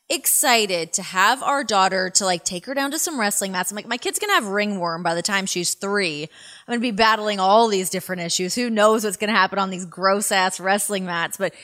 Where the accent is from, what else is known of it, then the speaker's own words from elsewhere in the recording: Toronto, Ontario, Canada; I'm from Canada. I'm born and bred on a hockey rink.